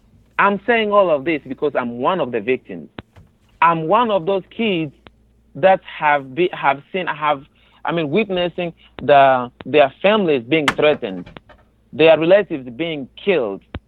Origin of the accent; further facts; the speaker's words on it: Tanzania; also born or lived in Congo; now in United States; I grew up in a neighboring country. I grew up in Tanzania. It's a neighboring country, in a camp, refugee camp. I've been there for all this time.